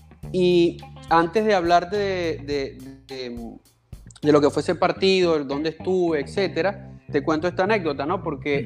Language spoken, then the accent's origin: Spanish; Puerto La Cruz, Anzoátegui, Venezuela; also born or lived in Caracas; Ya vivía en Caracas yo, evidentemente, yo soy de Puerto La Cruz, pero pasé mi carrera universitaria en Caracas.